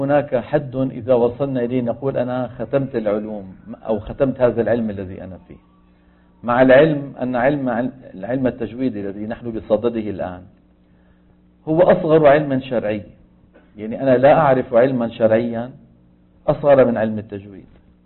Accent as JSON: {"language": "Arabic", "town": "Damascus", "region": "Damascus Governorate", "country": "Syria", "said": "وهو من القراء المعدودين عندنا في دمشق"}